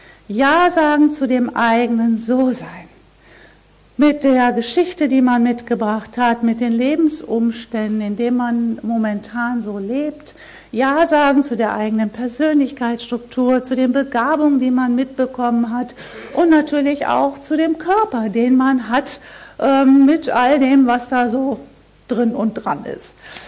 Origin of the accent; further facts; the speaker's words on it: North Rhine-Westphalia, Germany; bei uns im Ruhrpott, sagt man